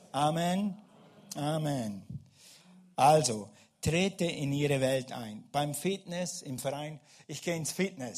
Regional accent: Switzerland; Und für mich als Schweizer zum Skifahren fit bist, okay?

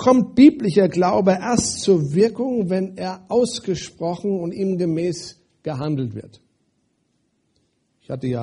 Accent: Hesse, Germany; bei Frauen vielleicht beim Negativreden, Tratschen, sagt man dazu bei uns in Hessen.

